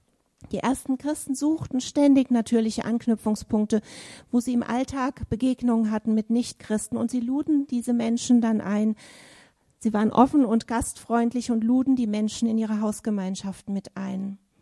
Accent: Northern Germany, Germany; Ich komme aus Norddeutschland und da sind die Leute vielleicht alle ein bisschen reservierter oder so.

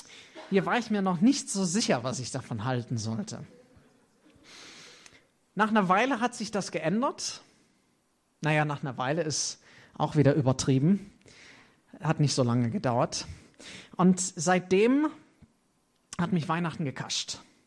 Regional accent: United States; auch der Nikolaus hat für mich als Amerikaner sowas von überhaupt keine Relevanz.

